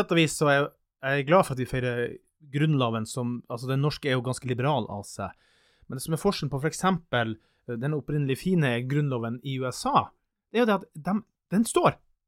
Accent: Finnmark, Norway; Men jeg som finnmarking, jeg liker meg under en parasol

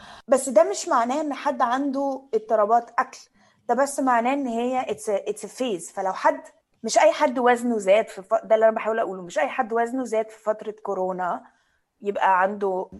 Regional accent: Egypt; انا مع يعني انا كبرت يعني في مصر

